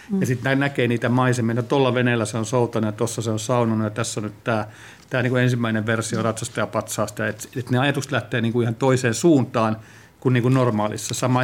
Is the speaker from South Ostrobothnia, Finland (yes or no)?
no; Orivesi, Pirkanmaa, Finland; olen kotoisin läheltä, Oriveden Purnu